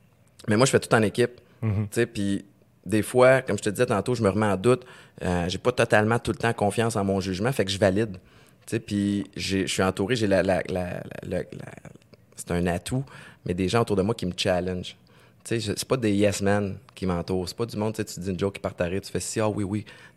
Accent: Montreal, Quebec, Canada; j'ai grandi à Montréal-Nord. Okay. Antique Montréal-Nord, dans ce coin-là.

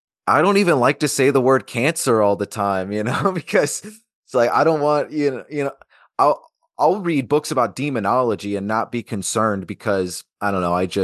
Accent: Alaska, United States; Growing up in Alaska in the summer season, there's a lot of Amanita that grows around.

